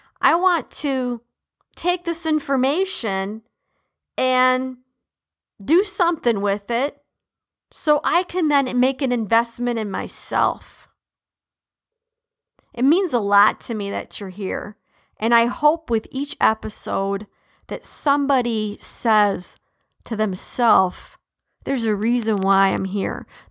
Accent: Detroit, Michigan, United States; See, growing up in Detroit, I'm a native Detroiter.

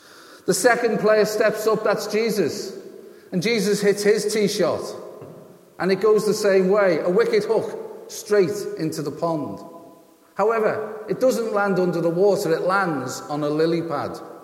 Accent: England, United Kingdom; the comprehensive school, as we English call them.

